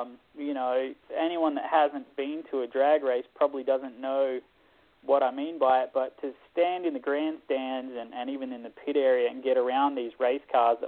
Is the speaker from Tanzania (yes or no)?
no; Australia; now in United States; there was a lot of local guys where I grew up in Australia that raced and raced well